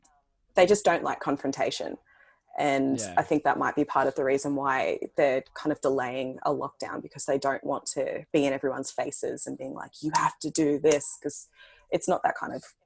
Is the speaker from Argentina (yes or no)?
no; Australia; moved away; because obviously being Australian, I've been like set in my ways for like 25 years.